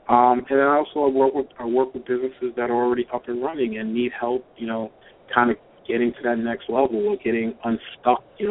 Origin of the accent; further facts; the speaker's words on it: New York, United States; I'm born and raised in New York. I'm a lifelong New Yorker